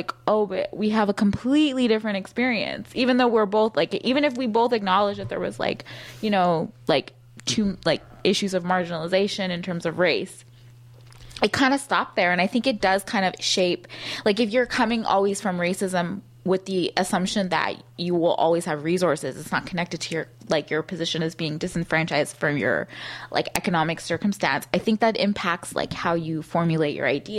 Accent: St. Catharines, Ontario, Canada; you have like more money than like those white people I grew up with in St. Catharines, like times two.

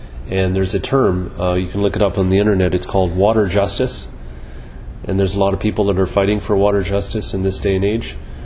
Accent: Canada; I think we have a moral responsibility, because we're Canadian citizens, to stop what our government is doing in our name.

